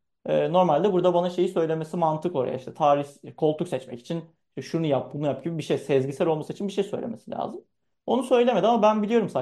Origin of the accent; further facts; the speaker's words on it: Bursa, Turkey; işte ben Bursalıyım. Ailemin yanına gidiyorum sürekli.